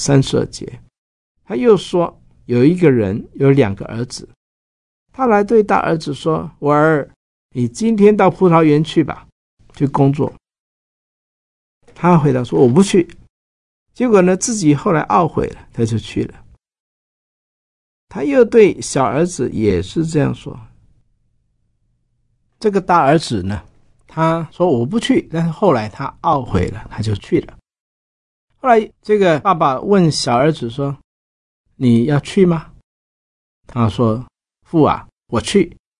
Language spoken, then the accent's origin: Chinese; Taiwan